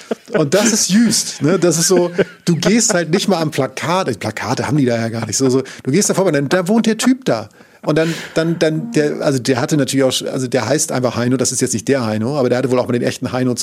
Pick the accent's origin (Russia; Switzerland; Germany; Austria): Germany; Northern Germany; ich komme ja aus Norddeutschland